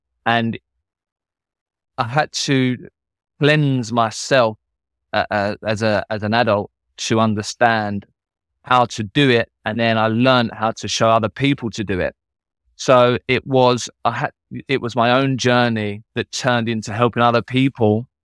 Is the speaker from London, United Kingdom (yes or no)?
yes; London, United Kingdom; I was born in London, but grew up in London, in England, for most of my life.